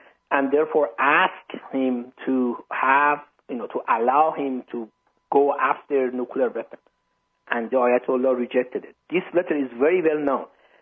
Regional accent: Iran; I'm from Iran, and I know how Iranians feel.

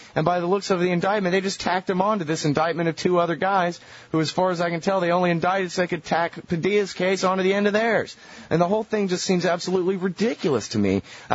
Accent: United States; since I'm an American and I was born in America

